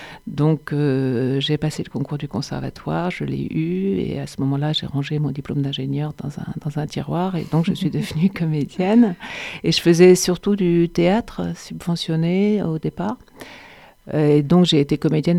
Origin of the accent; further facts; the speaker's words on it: Brittany, France; Et j'ai passé mon enfance en Bretagne